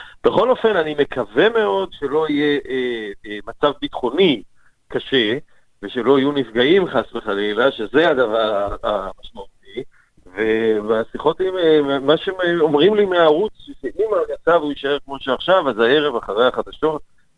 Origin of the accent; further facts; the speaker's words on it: Tel Aviv, Tel Aviv District, Israel; האמת היא שאני נולדתי בתל אביב, מול חוף מציצים, איפה שצילמו את הסרט, וחייתי כל החיים שלי בתל אביב.